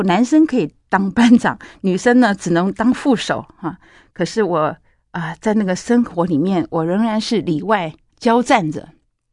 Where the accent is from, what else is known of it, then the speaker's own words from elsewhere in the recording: Fangliao, Pingtung County, Taiwan; born there; 过去我出生在屏东的一个小乡镇，叫枋寮乡，也就是火车站的终点。这是一个非常小的渔村，只有几条小街